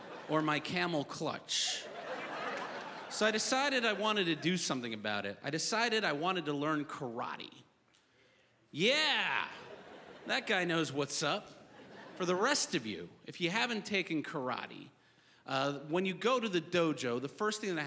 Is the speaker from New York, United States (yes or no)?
yes; New York City, New York, United States; I'm from New York City. Wow, really? All right, I just got a power salute there. I am from New York City.